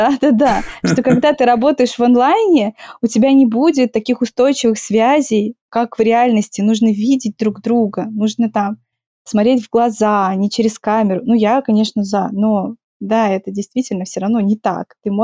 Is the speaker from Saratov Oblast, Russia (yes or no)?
no; Moscow, Russia; потому что я из Москвы, а у нас зима – это не белый прекрасный снежочек, это просто нечто удручающее, грязное, с дождем, с грязным снегом, с реагентами.